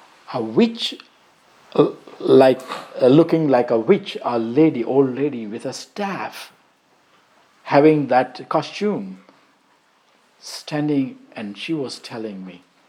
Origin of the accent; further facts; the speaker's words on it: United States; I said, I am from America.